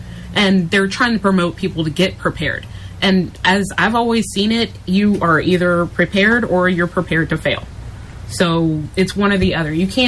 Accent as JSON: {"language": "English", "town": "Houston", "region": "Texas", "country": "United States", "said": "I'm from Houston, of course, so I'm in the middle of Hurricane Harvey"}